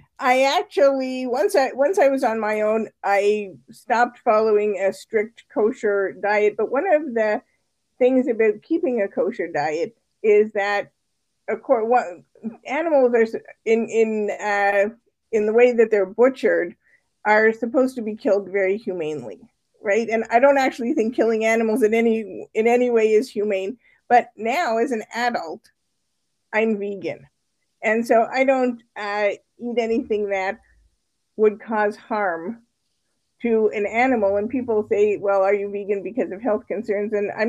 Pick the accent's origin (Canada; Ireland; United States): Canada; I actually grew up in Canada, so you might hear a little bit of the like out about house accent. And I grew up in a very traditional Jewish household, and we actually kept strictly kosher.